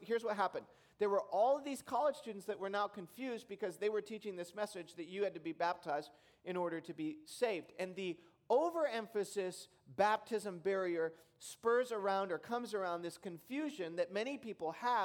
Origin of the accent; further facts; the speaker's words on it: Detroit, Michigan, United States; now in Bay Area, United States; I've lived in the Bay Area for 5 years. I grew up in Detroit.